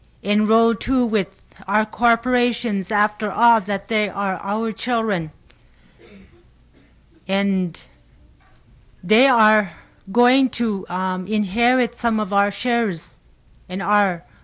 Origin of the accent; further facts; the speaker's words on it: Shungnak, Alaska, United States; I'm from Shungnak.